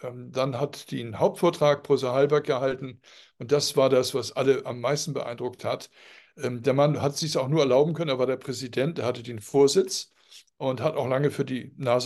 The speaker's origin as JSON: {"language": "German", "region": "Hamburg", "country": "Germany", "said": "Ja, ich würde als Hamburger Junge sagen, verarscht hat."}